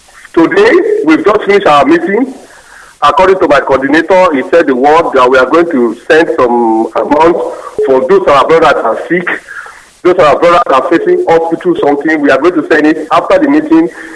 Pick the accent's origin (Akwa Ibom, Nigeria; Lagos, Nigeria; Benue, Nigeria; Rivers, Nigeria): Akwa Ibom, Nigeria; Uyo; now in Rabat, Morocco; I'm from Akwa Ibom. Uyo local government. Ikot.